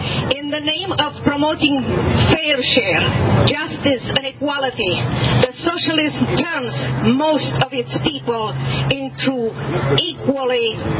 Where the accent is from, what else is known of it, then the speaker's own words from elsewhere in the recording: Romania; now in United States; I am the American dream, but I should be dead, buried somewhere in an unmarked grave in Romania, according to the dictator Nicolae Ceausescu.